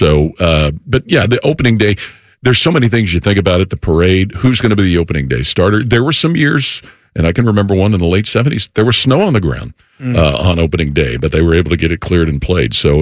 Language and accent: English; Cincinnati, Ohio, United States; And growing up in Cincinnati, there were a number of kids that you'd see.